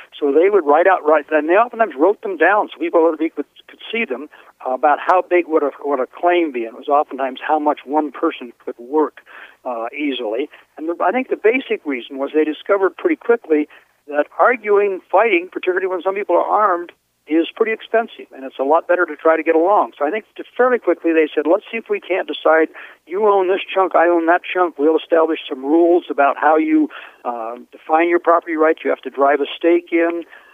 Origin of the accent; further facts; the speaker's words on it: the West, United States; Well, part of it is I grew up on the West, and my mother was one of the very first children born in eastern Montana